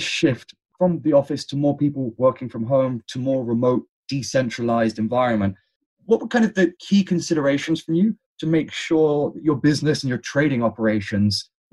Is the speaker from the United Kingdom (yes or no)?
yes; London, United Kingdom; now in New York, United States; I'm based in New York, but I'm from London.